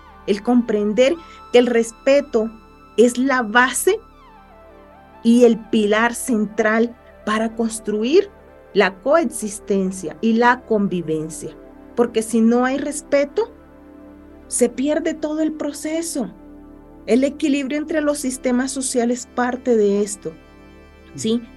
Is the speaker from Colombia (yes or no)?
yes; Colombia; now in Mexico; yo vengo de Colombia y migré a México, ¿sí? Me vine caminando y vi y hice toda esta travesía